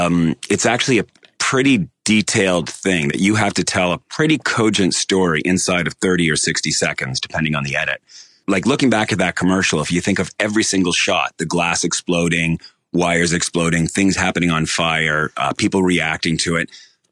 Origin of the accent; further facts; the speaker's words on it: Toronto, Ontario, Canada; So I'm originally from Toronto